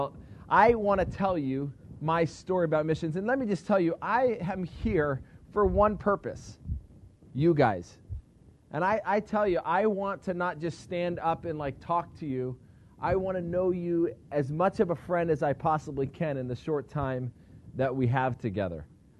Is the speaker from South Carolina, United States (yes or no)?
no; California, United States; Let me tell you, I grew up in Southern California. It explains a lot of my weird behavior.